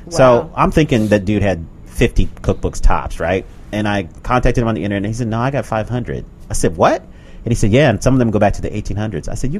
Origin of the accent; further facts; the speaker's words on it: Denver, Colorado, United States; You know, I'm from Denver, Colorado, so anytime I come out here, it's like a shot of adrenaline.